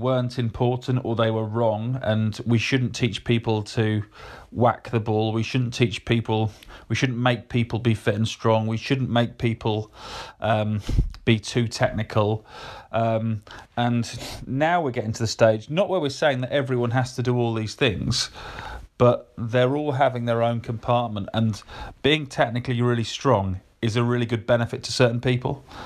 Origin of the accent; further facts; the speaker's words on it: Yorkshire and the Humber, United Kingdom; especially me growing up in Yorkshire.